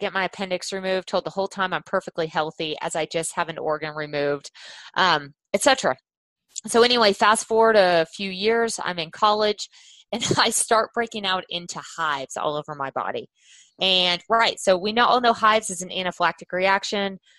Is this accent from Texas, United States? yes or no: yes; Texas, United States; but I did a lot of my growing up in Texas. Texas is pretty flat, so there's none of the mountain experience that you can have.